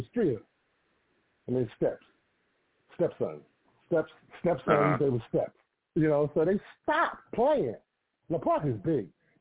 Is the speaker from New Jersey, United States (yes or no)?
no; Mount Vernon, New York, United States; Now, he's from Brooklyn, and I'm from Mount Vernon.